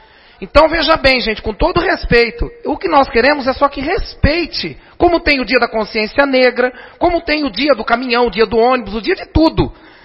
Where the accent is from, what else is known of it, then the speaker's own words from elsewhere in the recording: Garça, São Paulo, Brazil; born there; Eu sou nascido em Garça, eu tenho 42 anos